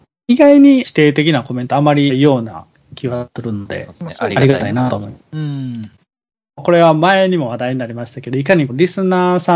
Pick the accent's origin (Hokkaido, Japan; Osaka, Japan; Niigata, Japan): Osaka, Japan; 私も大阪生まれ大阪育ちですけど